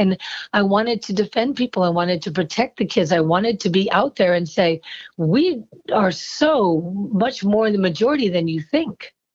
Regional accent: New York City, New York, United States; I grew up in New York City and my mother is a writer

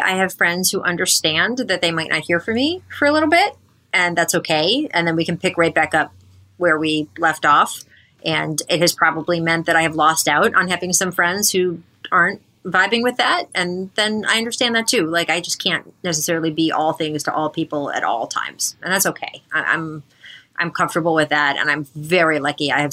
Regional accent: East Coast, United States; We're both from the East Coast

